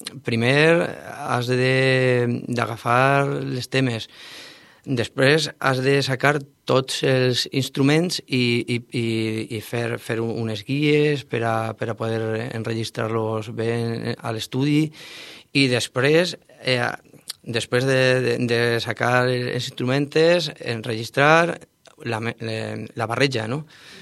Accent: Vila-real, Valencian Community, Spain; per a mi és un plaer tocar així al meu poble, al meu poble meu

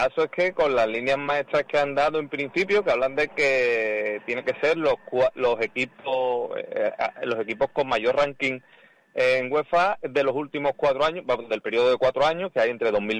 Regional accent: Seville, Andalusia, Spain; yo soy de Sevilla, soy sevillista

